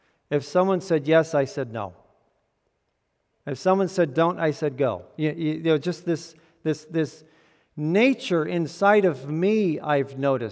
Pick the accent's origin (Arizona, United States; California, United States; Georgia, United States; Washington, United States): California, United States; San Diego; We grew up in Southern California, mostly in the San Diego area, so it wasn't that hard for us to get to the San Diego Zoo.